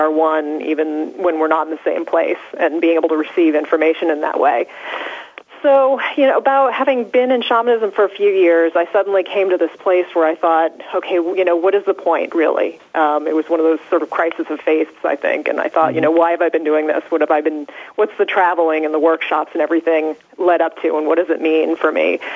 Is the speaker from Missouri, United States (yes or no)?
no; Salem, Massachusetts, United States; I grew up in Salem, Massachusetts, so I kind of grew up surrounded by alternative religion